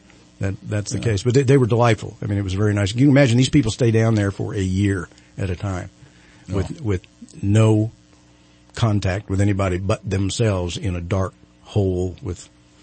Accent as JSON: {"language": "English", "region": "California", "country": "United States", "said": "And I said, \"No, actually, I'm from California.\""}